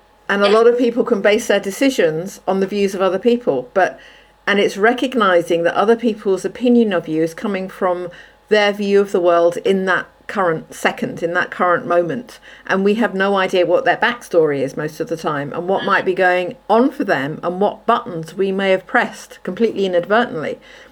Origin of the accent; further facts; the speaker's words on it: United Kingdom; I love being British, but that part of the British culture is a bit that I find very challenging.